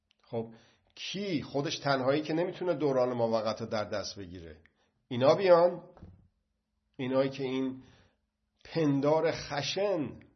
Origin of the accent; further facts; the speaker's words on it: Iran; اون وقت بر من رواست به عنوان یک ایرانی